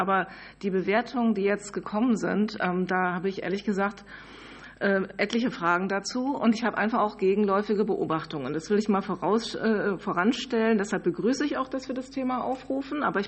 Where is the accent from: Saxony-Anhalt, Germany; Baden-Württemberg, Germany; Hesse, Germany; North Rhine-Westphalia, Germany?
Hesse, Germany; Ich kenne allein, ich komme übrigens auch aus Hessen, etliche Belege dafür, dass das geschehen ist.